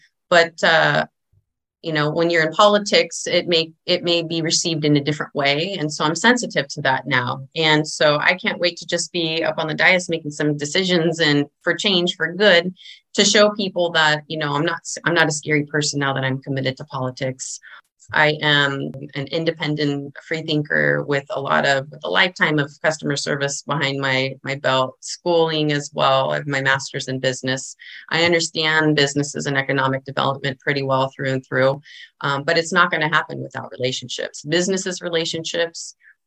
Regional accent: Ramona, California, United States; So I'm from Ramona. That's where the roots of my family are.

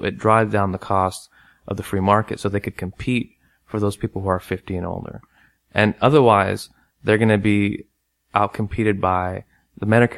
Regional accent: San Diego, California, United States; born there; I was born in San Diego and I grew up in a war zone.

